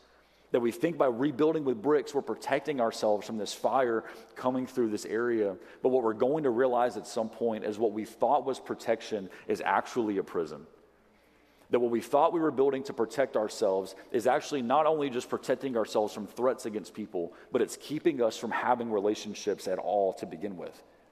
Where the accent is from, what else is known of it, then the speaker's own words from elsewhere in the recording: Southern United States, United States; Or my favorite, just from growing up in the South, is Southern prayer requests